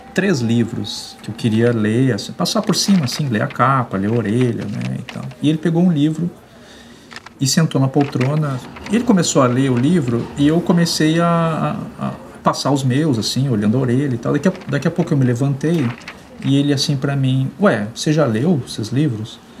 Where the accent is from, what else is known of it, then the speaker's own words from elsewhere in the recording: Rio de Janeiro, Brazil; born there; now in Porto Alegre, Brazil; eu tenho 44 anos, nasci no Rio de Janeiro, moro aqui em Porto Alegre já há alguns anos